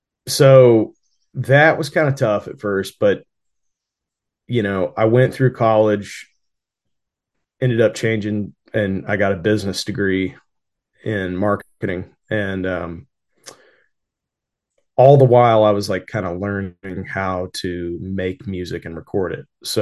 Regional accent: Fort Smith, Arkansas, United States; And I went down to the farmer's market in my hometown of Fort Smith, Arkansas, and started setting up on the corner with my guitar and started playing for tips.

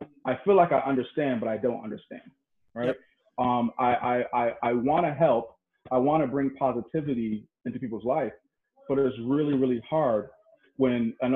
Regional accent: Syracuse, New York, United States; when I say I come from Syracuse, that's the country

